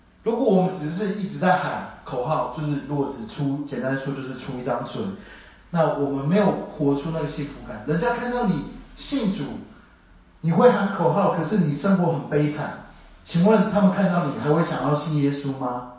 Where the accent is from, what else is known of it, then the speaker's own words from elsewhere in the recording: Taiwan; 就是我唯一是从台湾来的